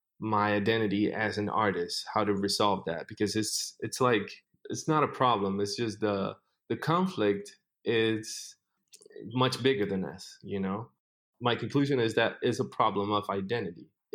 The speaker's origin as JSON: {"language": "English", "country": "Puerto Rico", "tie": "born or raised there", "first_language": "es", "second_language": "English", "said": "we grew up speaking Spanish."}